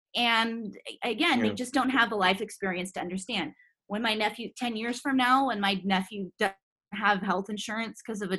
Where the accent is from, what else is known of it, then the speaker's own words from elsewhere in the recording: Woodside, California, United States; I'm from Woodside, California. There's a lot of like cowboys and stuff.